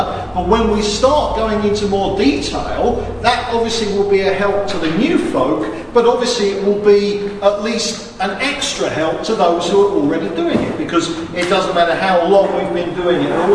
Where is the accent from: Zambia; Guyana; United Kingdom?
United Kingdom; England; now in United States; because I'm an Englishman in America, I'm just going to assume on the assumption that Americans are ignorant about everything.